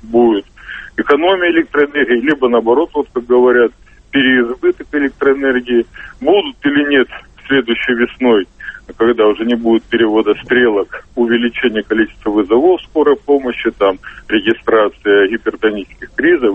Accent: Siberia, Russia; я сам, например, родом из Сибири и, так сказать, знаю это все не понаслышке.

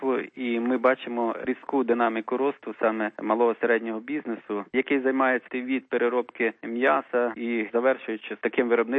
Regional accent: Ternopil Oblast, Ukraine; це мій рідний край. Я справді, мабуть, перший керівник області, який має тут на Тернопіллі своє коріння.

